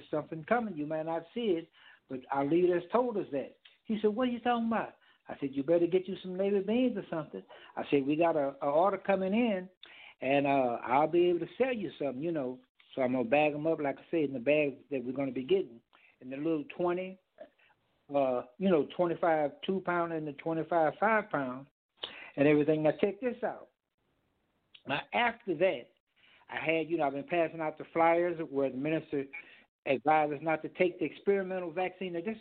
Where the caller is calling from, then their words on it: Kansas City, Missouri, United States; calling from Kansas City, Missouri.